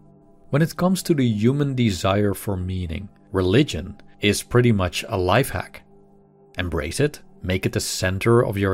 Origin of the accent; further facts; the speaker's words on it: Netherlands; English is a second language; As I'm from a secular environment myself, being born and raised in the Netherlands, in a family where religion played virtually no role